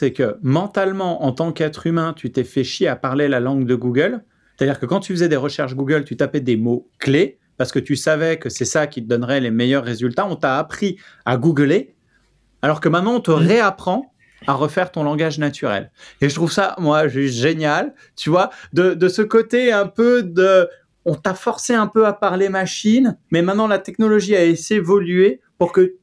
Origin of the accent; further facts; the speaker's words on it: France; Mais on s'en fout, nous, on est français, on risque rien.